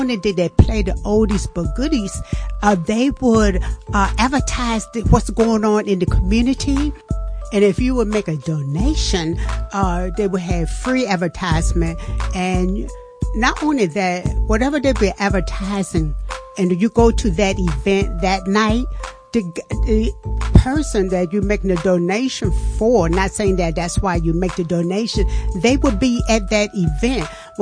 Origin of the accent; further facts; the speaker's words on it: North Carolina, United States; from North Carolina.